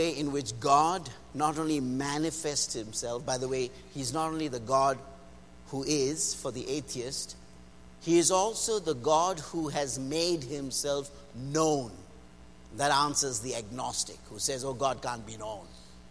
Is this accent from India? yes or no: yes; India; I'm from India. We have 3 million gods to choose from.